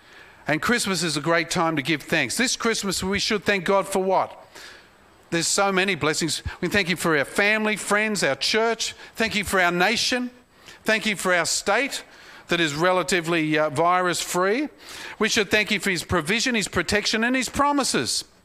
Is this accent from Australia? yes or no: yes; Australia; It's tough being an Aussie, you know? We live in the greatest country on earth